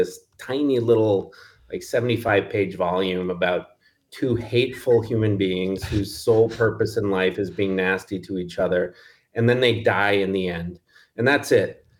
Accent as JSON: {"language": "English", "town": "Neenah", "region": "Wisconsin", "country": "United States", "tie": "born or raised there"}